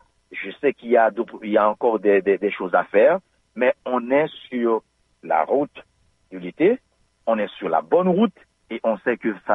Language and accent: French; Haiti; Moi, je viens d'Haïti, et dans le nord d'Haïti, il y a une ville